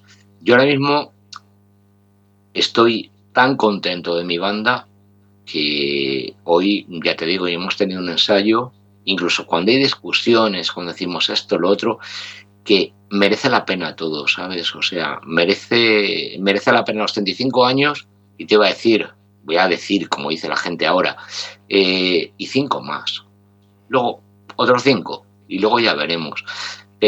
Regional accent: Madrid, Community of Madrid, Spain; Y yo soy de Madrid, evidentemente

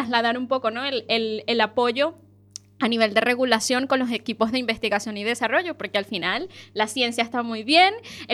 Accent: Venezuela; now in Galicia, Spain; estoy súper, súper feliz de hacer mi vida laboral en Galicia. Yo soy de Venezuela, pero estoy contentísima de estar aquí

